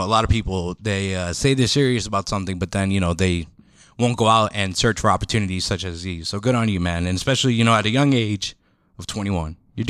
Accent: Mount Pocono, Pennsylvania, United States; And that's just because I'm from the Poconos, you know, like Mount Pocono.

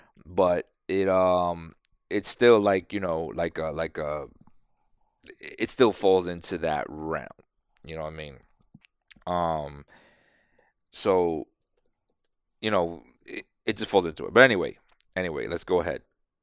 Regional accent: New York, United States; When I was in New York. I was growing up in New York.

